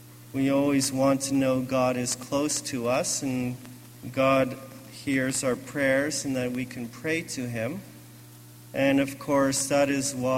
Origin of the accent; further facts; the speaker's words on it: Scarborough, Ontario, Canada; I was born and raised in Scarborough, also called Scarberia